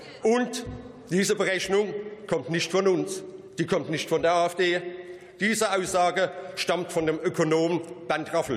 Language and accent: German; Rhineland-Palatinate, Germany; von hier aus noch ein Gruß in meine Heimat nach Rheinland-Pfalz